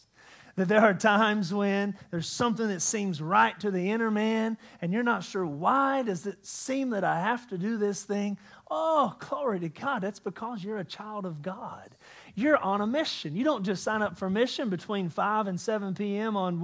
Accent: Hills, West Virginia, United States; I'm from Hills, West Virginia.

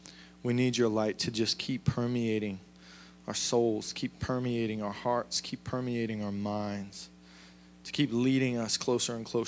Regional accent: the South, United States; I'm from the South. Fried chicken was like a staple at every...

